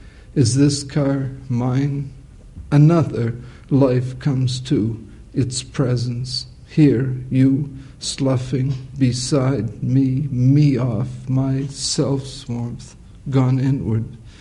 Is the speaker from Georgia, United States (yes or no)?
no; West Acton, Massachusetts, United States; I was from West Acton, which is 15 miles from Lowell, in a westerly direction